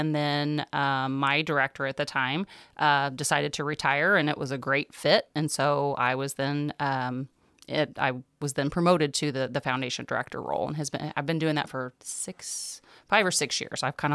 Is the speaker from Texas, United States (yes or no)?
no; Dow, Illinois, United States; my family's from the Jerseyville and Calhoun area. Went to grade school here, or actually in Dow, grew up in Dow, and went to school there at Dow Elementary until I was in seventh grade.